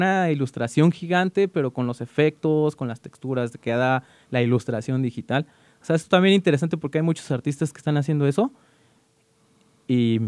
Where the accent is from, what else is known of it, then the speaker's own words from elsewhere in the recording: Mexico; me gusta como cosas que ya salen un poquito de lo que yo soy como mexicano